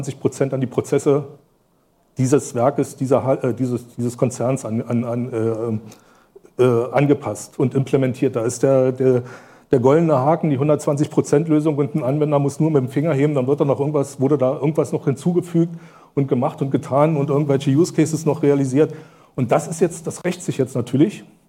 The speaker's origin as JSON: {"language": "German", "town": "Brandenburg an der Havel", "region": "Brandenburg", "country": "Germany", "said": "Ich komme aus Brandenburg, Brandenburg an der Havel."}